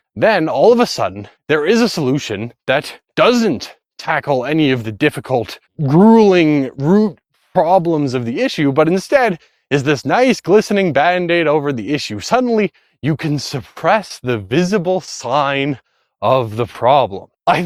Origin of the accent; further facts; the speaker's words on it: Canada; especially as a Canadian, healthcare works a certain way.